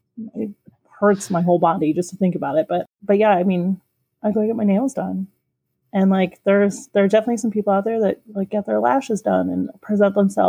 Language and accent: English; Chicago, Illinois, United States; now in Milwaukee, United States; we were on at Malort Fest here in Milwaukee because they hosted a Malort Fest. And it's like, well, we're also from Chicago.